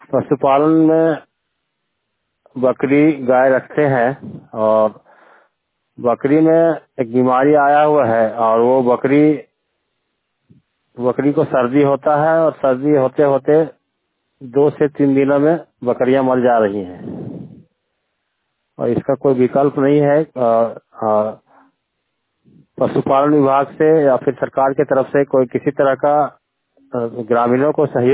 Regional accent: Bagodar, Jharkhand, India; और बगोदर गिरिडीह से है। हमारी समस्या है कि अभी मेरे गांव में

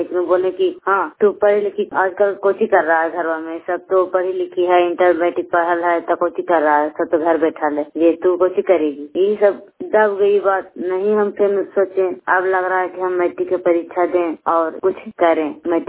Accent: Janedi, India; जनेडी के रहने वाली हूँ

